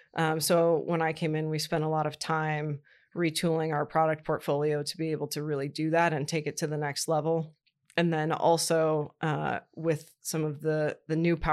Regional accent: Columbus, Ohio, United States; but I was raised in Columbus, Ohio. I joke that I was a Buckeye by birth and a Boilermaker by choice.

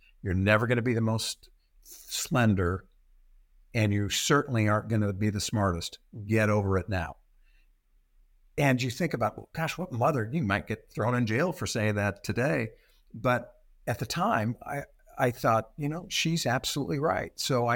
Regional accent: Portland, Oregon, United States; But I remember I was probably 10 years old, and I grew up in Portland, Oregon, some know, some don't. I was one of 4 boys

